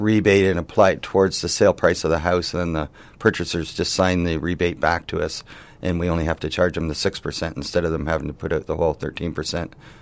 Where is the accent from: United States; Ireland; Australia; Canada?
Canada; Colborne, Ontario; Born and raised in Colborne.